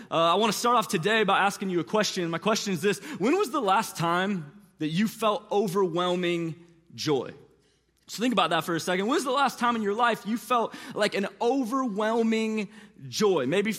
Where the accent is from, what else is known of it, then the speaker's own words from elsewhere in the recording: St. Louis, Missouri, United States; And I'm from St. Louis, like so I'm not a Braves fan